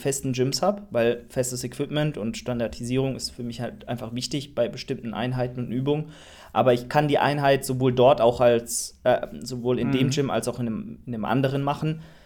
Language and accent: German; Karlsruhe, Baden-Württemberg, Germany; bei uns in Karlsruhe, wir sind sehr nah an Frankreich